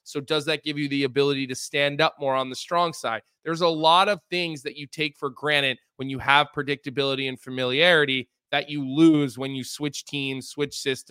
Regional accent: Philadelphia, Pennsylvania, United States; And I'm from Philadelphia.

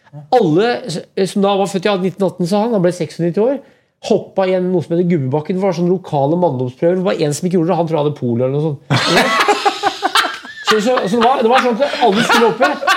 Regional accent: Brumunddal, Innlandet, Norway; For i 1913 så var det hovedlandsrenn i Furnes og Brumdalen, der jeg vokste opp.

